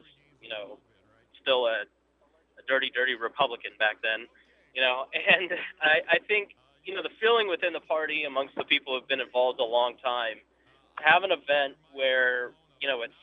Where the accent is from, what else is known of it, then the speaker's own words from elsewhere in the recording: Plainfield, Indiana, United States; now in Greenwood, United States; No, I live in Greenwood on the south side of Indianapolis. I was born and raised in Plainfield out by the airport.